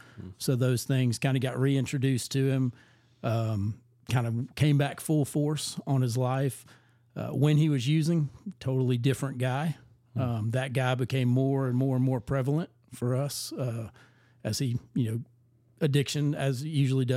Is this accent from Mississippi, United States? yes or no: no; Newnan, Georgia, United States; All right. So I'm originally from Noonan, Georgia. It is nothing.